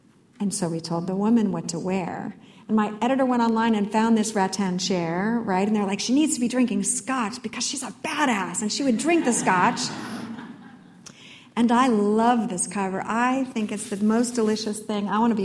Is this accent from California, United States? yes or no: yes; California, United States; You know, I grew up with horses in the Central Valley in California, but I was like a cowgirl.